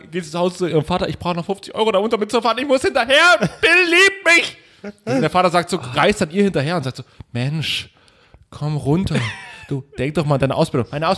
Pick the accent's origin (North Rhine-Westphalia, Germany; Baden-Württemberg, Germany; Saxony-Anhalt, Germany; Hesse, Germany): Saxony-Anhalt, Germany; Magdeburg; Ja, ich komme aus Magdeburg.